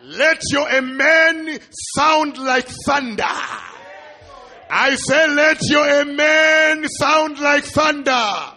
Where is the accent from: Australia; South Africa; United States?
South Africa; He said, sir, where are you from? I say, I'm from South Africa.